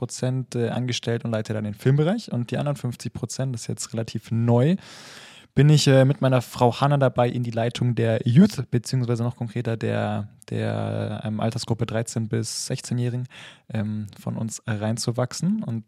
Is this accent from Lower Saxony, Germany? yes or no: no; Ingolstadt, Bavaria, Germany; Aus Ingolstadt.